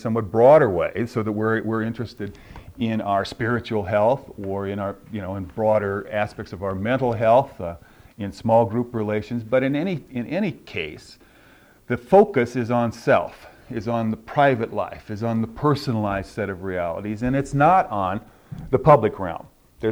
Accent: Chicago, Illinois, United States; As I say, I hail from Chicago, and my own glasses through which I view the world are fairly intensively urban.

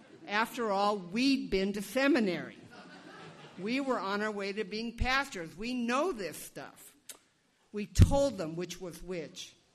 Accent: Seattle, Washington, United States; When I was growing up in Seattle

